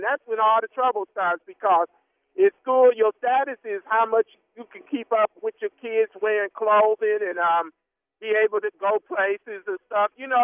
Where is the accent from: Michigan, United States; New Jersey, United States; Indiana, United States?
Michigan, United States; Saginaw; We from big cities, like from Detroit, and I'm from Saginaw.